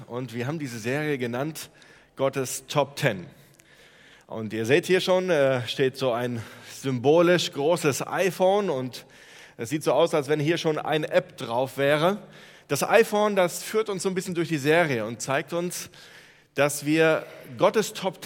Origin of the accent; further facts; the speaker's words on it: Neuss, North Rhine-Westphalia, Germany; ich komme aus Neuss, ich bin Jugendreferent